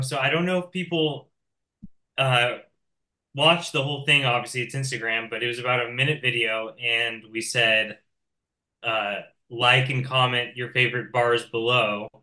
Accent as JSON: {"language": "English", "town": "Los Altos", "region": "California", "country": "United States", "tie": "born or raised there", "said": "I grew up in Los Altos."}